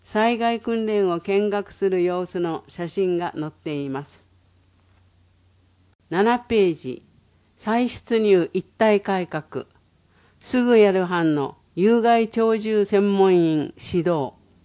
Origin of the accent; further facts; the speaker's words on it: Okinawa, Japan; moved away as an adult; now in Dazaifu, Japan; 進学のため、2023年4月に地元の沖縄から太宰府に引っ越してきました。